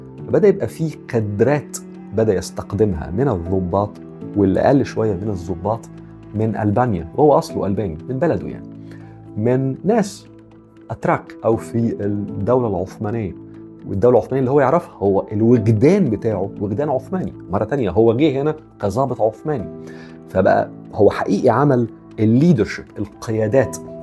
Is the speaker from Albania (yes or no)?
no; Egypt; لكن هو رأيه أصلا فينا كمصريين لم يكن أعظم رأيه